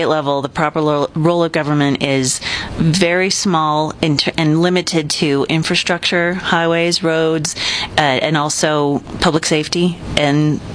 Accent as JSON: {"language": "English", "region": "Colorado", "country": "United States", "said": "I come from the Boulder County side of the district"}